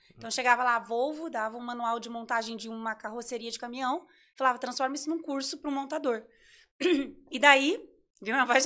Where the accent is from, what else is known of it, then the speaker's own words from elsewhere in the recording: Curitiba, Paraná, Brazil; Sou de Curitiba, sou casada, tenho dois filhos e tenho 42 anos.